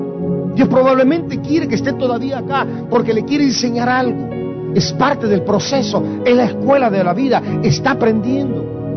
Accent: Guatemala; moved away; Tengo 42 años de haber salido de Guatemala.

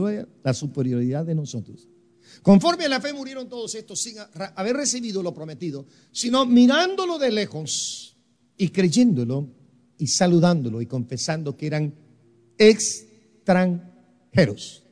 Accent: Guatemala; born there; yo nací dos veces en Guatemala.

